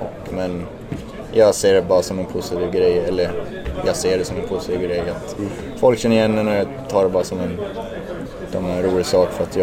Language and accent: Swedish; Ånge, Västernorrland County, Sweden; Ja, men liksom jag är från Ånge. Det bor 3000.